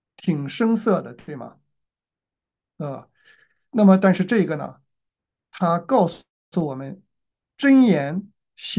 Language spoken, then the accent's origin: Chinese; China; 那么这个时候，正像我们中国人所说的啊，"三人行，必有我师"。